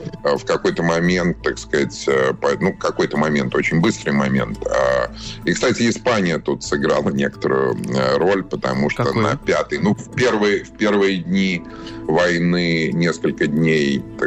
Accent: Moscow, Russia; я родился в Москве, рос в Москве, учился в Москве, работал в Москве и так далее, для меня она является центром

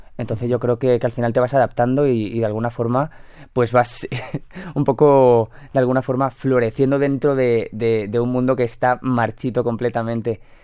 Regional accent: Valencia, Valencian Community, Spain; now in Madrid, Spain; Mira, si me pones pelos de punta hablando de Valencia. Es que me he mudado hace muy poquito a Madrid.

